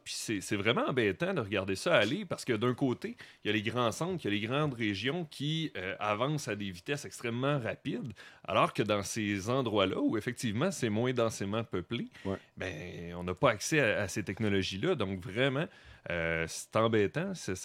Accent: Joliette, Quebec, Canada; Je viens de Joliette, puis... à une vingtaine de minutes de chez nous

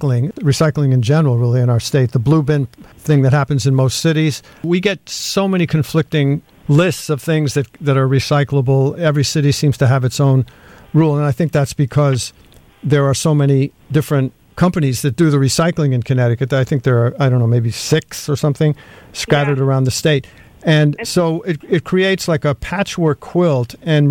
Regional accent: Brantford, Ontario, Canada; including folks from my hometown, Brantford

